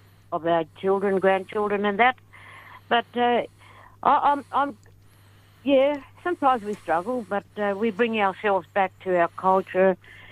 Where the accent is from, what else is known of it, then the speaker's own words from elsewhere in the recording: Western Australia, Australia; Yes, I'm from Goring, down at Noangrup. I was born in Noangrup, that's my hometown. I have connections to Manang, right around to Tullerup, Israelite Bay.